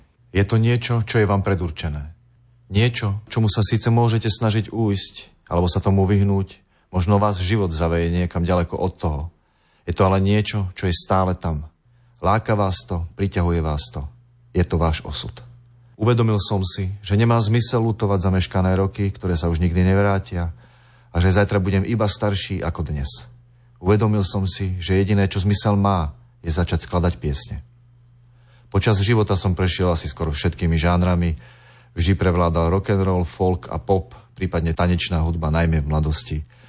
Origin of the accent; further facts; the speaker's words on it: Tlmače, Nitra Region, Slovakia; also born or lived in Starý Tekov; pochádzam zo stredného Slovenska, okres Levice, kde som sa aj narodil. Svoju rannú mladosť som prežil v Tlmačoch na Lipníku a dospievanie v Starom Tekove, kam sme sa s rodičmi presťahovali, keď som mal 14 rokov a kde žijem s prestávkami aj dodnes.